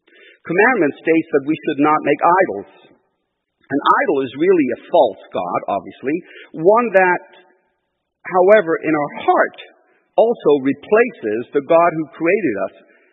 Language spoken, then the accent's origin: English; Iran; I'm originally from Iran.